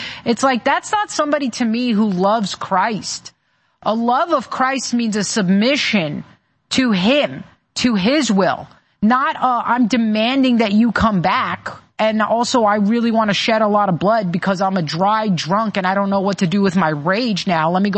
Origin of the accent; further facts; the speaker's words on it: Bronx, New York, United States; Listen, I grew up in the Bronx. You want, the Bronx is like the epicenter of multiculturalism